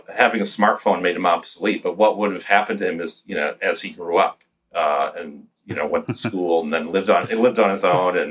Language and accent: English; Connecticut, United States; to public school in a very rural area of Connecticut that's more like going to school. It's more like growing up in New Hampshire or Maine than what people think of as Connecticut